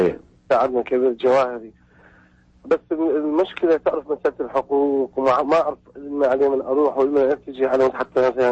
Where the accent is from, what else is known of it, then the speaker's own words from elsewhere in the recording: Iraq; يعني اني اقول يعني قبل مني لاقدامهم كعراقيين وكلاعبين